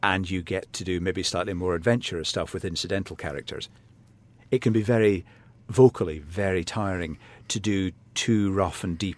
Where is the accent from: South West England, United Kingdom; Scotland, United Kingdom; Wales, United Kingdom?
Scotland, United Kingdom; Glasgow; growing up in Glasgow, I was very aware of the river